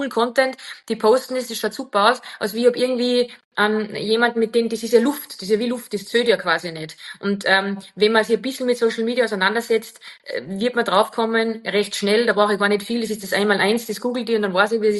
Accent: Wagrain, Salzburg, Austria; Also ich habe ja einen Dialekt und ich bin aus dem Salzburger Land, aus Wagrain.

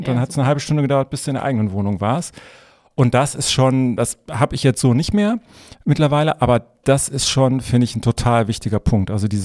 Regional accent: Eifel, Germany; Und ich bin aber aufgewachsen in der Eifel, ne?

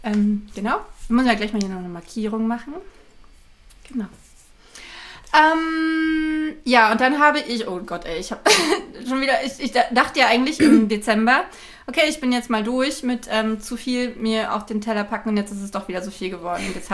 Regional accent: Berlin, Germany; Das Buch spielt 1984 in Berlin-Marzahn, wo ich aufgewachsen bin, interessanterweise.

